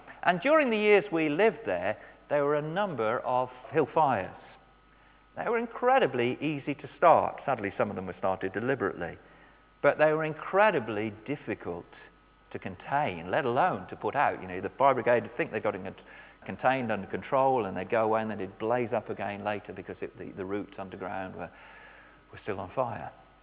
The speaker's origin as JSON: {"language": "English", "region": "England", "country": "United Kingdom", "tie": "born or raised there", "said": "because I grew up in the Midlands, a long way from water"}